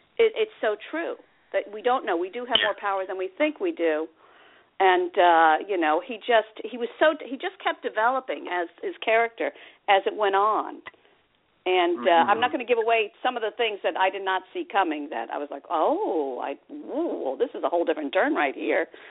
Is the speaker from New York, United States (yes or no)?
yes; New York, United States; I'm a New Yorker, so I am the person who goes to museums to watch films